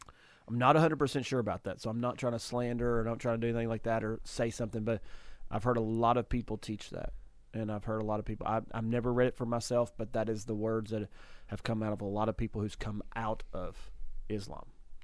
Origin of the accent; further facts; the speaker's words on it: United States; But I think as Americans, we should not allow it either.